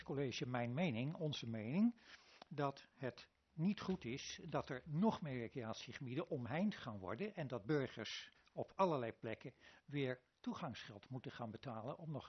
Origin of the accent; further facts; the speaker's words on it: Amsterdam, North Holland, Netherlands; born there; ik ben geboren in Amsterdam, dus dat maakt mij niet zoveel uit.